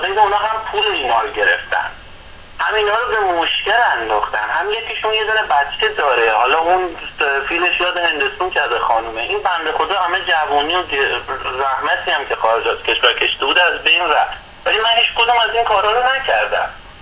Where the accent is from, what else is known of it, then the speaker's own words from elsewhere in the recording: Tehran, Tehran Province, Iran; moved away as an adult; من زیاد وقتم نیست از ایران اومدم، هنوز یک سال و نیم هم نشده، وسط خیابونای تهران هم بودم